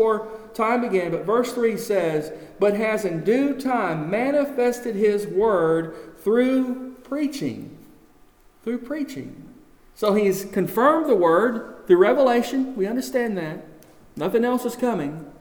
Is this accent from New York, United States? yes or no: no; Texas, United States; also born or lived in Illinois; I was born in Illinois when I was real young. My father worked at U.S. Steel, so got our family down to Texas.